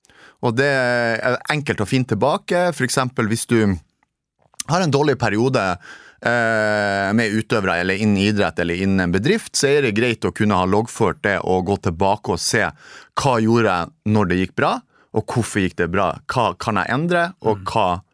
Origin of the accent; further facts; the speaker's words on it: Narvik, Nordland, Norway; Jeg husker at når jeg flyttet bort fra Narvik og når jeg ble sånn 30 år